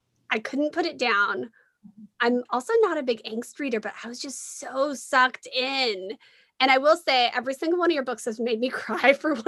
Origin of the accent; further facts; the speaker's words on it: Philippines; the extended family, the moms, the dads, you know, the cousins, because we're Filipino. So everybody's a cousin.